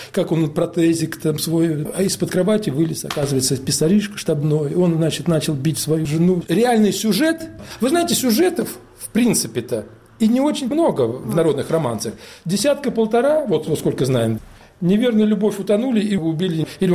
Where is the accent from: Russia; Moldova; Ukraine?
Russia; Uryupinsk, Volgograd Oblast; Родина, Верхний Дон, река Хопер, Урюпинск, известная всем. Вот я сам с Урюпинска.